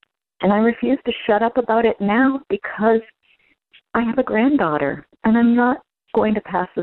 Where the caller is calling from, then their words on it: Cleveland, Ohio, United States; I'm calling from Cleveland, Ohio.